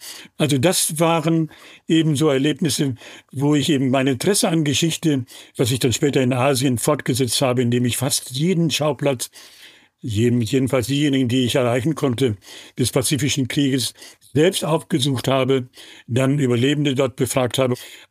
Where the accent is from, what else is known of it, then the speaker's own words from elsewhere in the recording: Lower Saxony, Germany; diese Geschichte des Emslandes, meines, wenn du so willst, meines Heimatlandes, ich komme aus dem Emsland, also aus einem kleinen Dorf